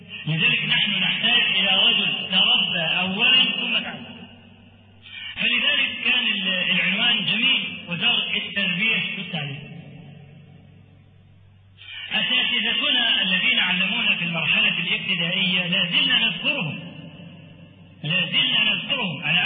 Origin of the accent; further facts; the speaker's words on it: Egypt; التعليم عندنا في مصر، نحن الذين صدرنا التعليم إلى بلاد العرب